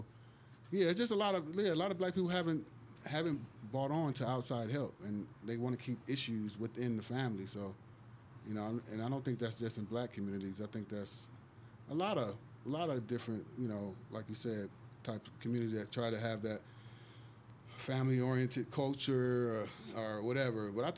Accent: California, United States; moved away; I was raised in California, so when I came to Georgia, it was like a little culture shock

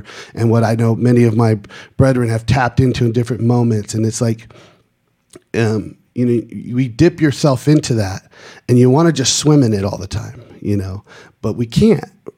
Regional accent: West Coast, United States; I grew up on the West Coast. I spent a lot of time in the desert.

